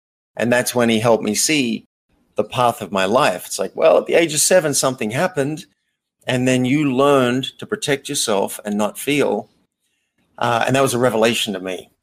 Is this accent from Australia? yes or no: yes; Australia; I grew up in Australia in a fairly small country-ish town.